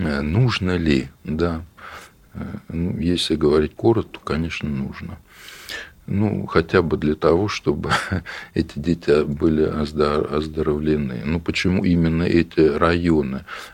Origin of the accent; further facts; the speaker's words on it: Oryol Oblast, Russia; я из Орловской области, которая пострадала, многие районы, которые пострадали от Чернобыльской аварии